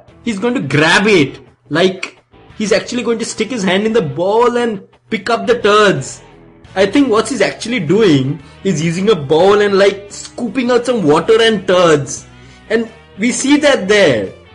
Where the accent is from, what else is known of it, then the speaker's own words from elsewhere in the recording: Delhi, India; When I was growing up in Delhi, I had to get a physical for, like, school or something.